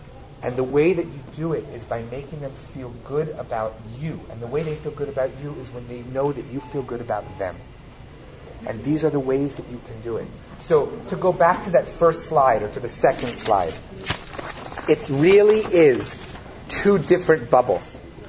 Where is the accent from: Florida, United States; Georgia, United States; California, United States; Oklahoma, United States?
California, United States; Los Angeles; And I grew up in Los Angeles. We all drove, right?